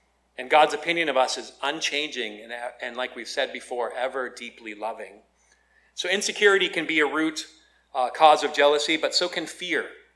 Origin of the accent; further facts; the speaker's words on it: Maine, United States; He's about the tallest, you know, Dutch guy from Germany that I'd ever seen growing up in Maine.